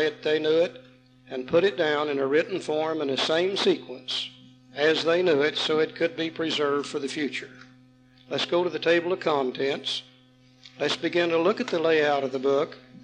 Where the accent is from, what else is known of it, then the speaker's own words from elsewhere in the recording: Southern United States, United States; Besides that, we come from the Bible Belt anyhow